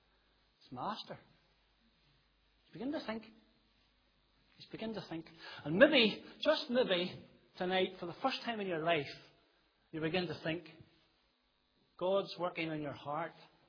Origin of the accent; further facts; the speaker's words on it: Ireland; But we're conservative Baptists, aren't we? We're Irish Baptists. We don't shout hallelujah.